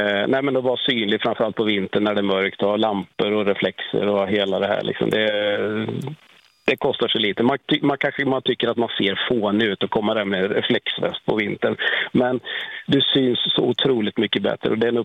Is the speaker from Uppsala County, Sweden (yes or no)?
no; Västra Götaland County, Sweden; now in Norrköping, Sweden; Nej, jag är västgöte ursprungligen, men jag kallar mig för västgöte i exil.